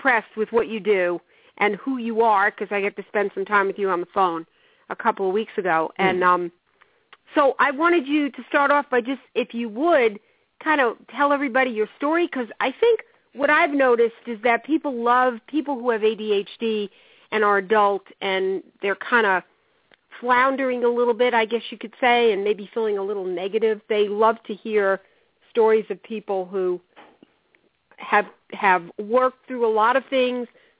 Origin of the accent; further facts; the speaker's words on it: New York, United States; growing up in New York, I have a similar, even though he and I are from different places